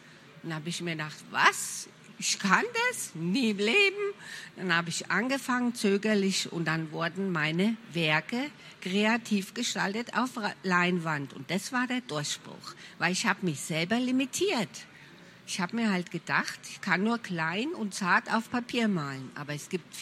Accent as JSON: {"language": "German", "town": "Bad Nauheim", "region": "Hesse", "country": "Germany", "tie": "born there", "moved": "yes", "lives_now": "Franconia, Germany", "said": "Ich bin geboren in Bad Nauheim in Hessen, aber ich lebe schon lange im schönen Frankenland zwischen Würzburg und Nürnberg in der Pampas, in einem idyllischen Dörfchen."}